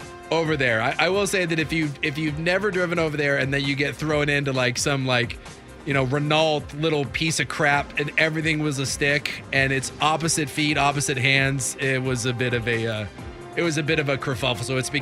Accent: Alaska, United States; I've seen a lot of snow growing up in Alaska

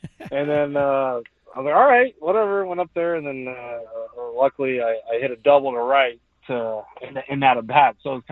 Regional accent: San Diego, California, United States; growing up in San Diego and you idolize Tony Gwynn

